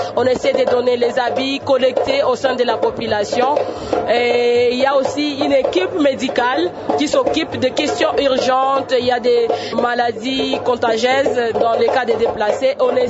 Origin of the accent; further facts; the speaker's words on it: DR Congo; en tant que Congolaise ou Congolais